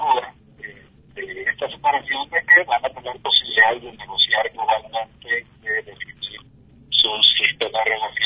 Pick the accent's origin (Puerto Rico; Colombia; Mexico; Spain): Mexico; Y cuando se percataron que no era propiamente español, que era mexicano, ya me empezaron a hablar en español